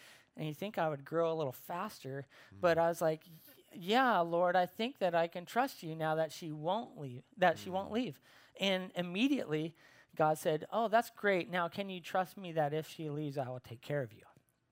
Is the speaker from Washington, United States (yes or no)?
no; Montana, United States; I'm from Montana. I flew to Montana, arranged to go meet him.